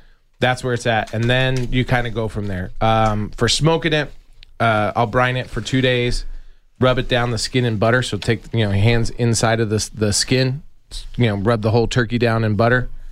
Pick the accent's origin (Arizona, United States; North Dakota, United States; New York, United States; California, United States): Arizona, United States; Tucson; I'm from Tucson. I've born and raised in this.